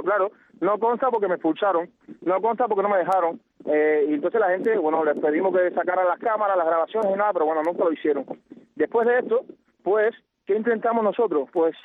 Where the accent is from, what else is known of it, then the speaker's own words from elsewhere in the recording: Cuba; yo soy ciudadano cubano